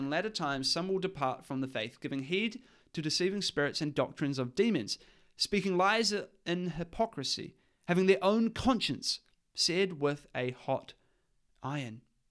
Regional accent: Christchurch, Canterbury, New Zealand; If you're in Christchurch, my hometown, and you want to come and have a discussion with me or debate me or anything like

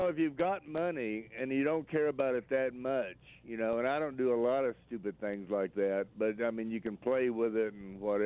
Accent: Clovis, New Mexico, United States; You know, I'm from Clovis, New Mexico.

